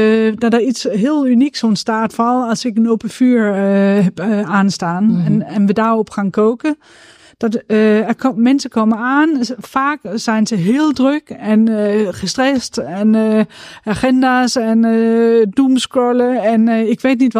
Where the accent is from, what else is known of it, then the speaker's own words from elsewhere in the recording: Central Denmark Region, Denmark; Dutch is a second language; in het gebied waar ik ben opgegroeid. En dat is op het platteland, ten noorden van Aarhus.